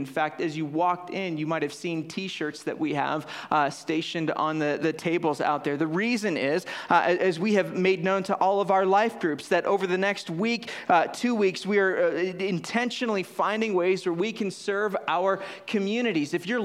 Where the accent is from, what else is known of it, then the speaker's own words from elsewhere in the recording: Chicago, Illinois, United States; Like I grew up, born and raised in Chicago. I'd never seen a mountain before.